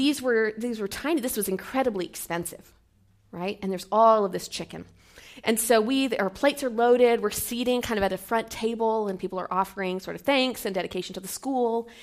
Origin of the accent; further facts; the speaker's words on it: Arlington, Texas, United States; I grew up in Arlington.